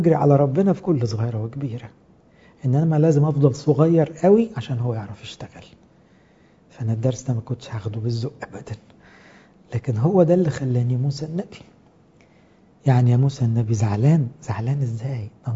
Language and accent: Arabic; Egypt; وأنا متربي كمصري